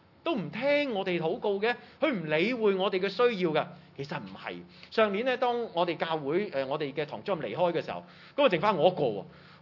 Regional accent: China; 但是我们中国人都明白的

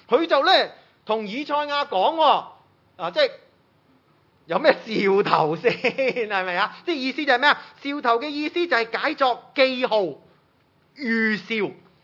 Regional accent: China; 但是我们中国人都明白的

